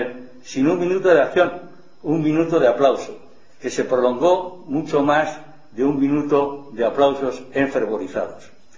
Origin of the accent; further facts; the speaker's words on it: Madrid, Community of Madrid, Spain; born there; Nací en el Madrid rojo y combatiente, rompeolas contra el fascismo durante 2 años y 9 meses